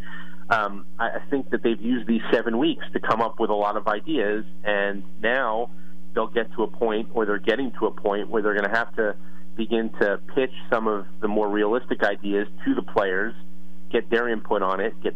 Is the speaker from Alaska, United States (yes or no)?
no; New Jersey, United States; I mean, growing up in New Jersey and then being around him a little bit